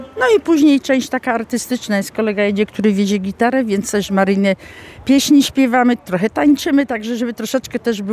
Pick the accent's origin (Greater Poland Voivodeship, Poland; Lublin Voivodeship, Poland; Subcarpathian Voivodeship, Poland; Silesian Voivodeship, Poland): Greater Poland Voivodeship, Poland; Kalisz; Jadę z akcji katolickiej z Pleszewa, ale jestem z Kalisza